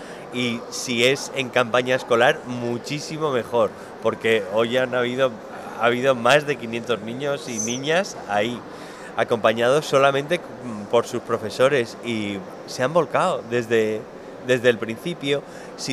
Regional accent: Alicante, Valencian Community, Spain; pues nosotros somos de Alicante

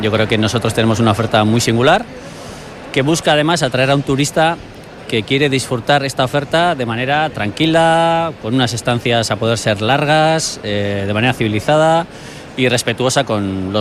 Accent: Zarautz, Basque Country, Spain; Soy de Zarauz de la Costa

